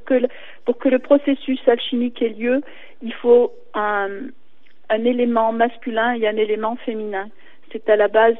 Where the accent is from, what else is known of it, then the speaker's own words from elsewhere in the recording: Auvergne-Rhône-Alpes, France; Et c'est vrai que chez nous, dans le Velay, dans la Haute-Loire en général, dans tous les villages, il y a une légende